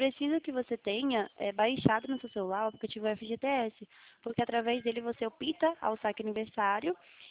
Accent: Nova Odessa, São Paulo, Brazil; sou da cidade de Nova Odessa

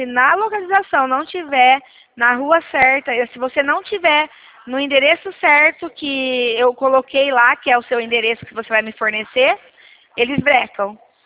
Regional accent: São Paulo, Brazil; Nós somos de São Paulo.

